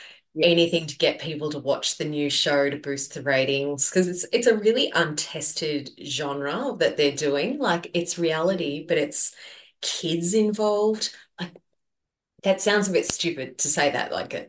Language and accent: English; Australia; I'm Aussie.